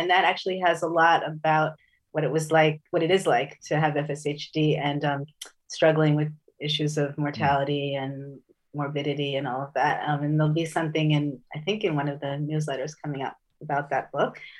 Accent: United States; now in Israel; So I live in Israel. I grew up in the United States

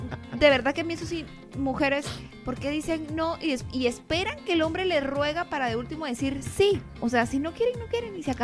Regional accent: Guatemala; yo crecí en Guatemala.

